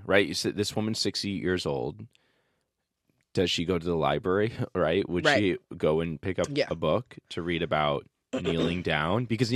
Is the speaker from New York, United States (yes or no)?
yes; New York, United States; And I was like, oh, I'm from Long Island.